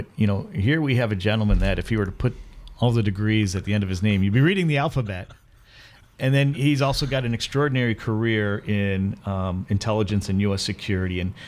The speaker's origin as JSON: {"language": "English", "town": "Buffalo", "region": "New York", "country": "United States", "tie": "born or raised there", "said": "my hometown in Buffalo, New York"}